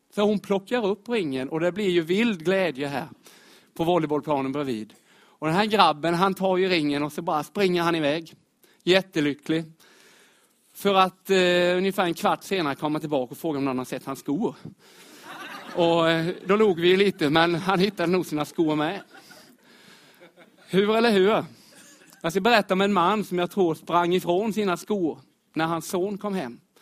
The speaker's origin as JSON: {"language": "Swedish", "town": "Myresjö", "region": "Jönköping County", "country": "Sweden", "tie": "born or raised there", "said": "Jag är uppvuxen utanför Myresjö."}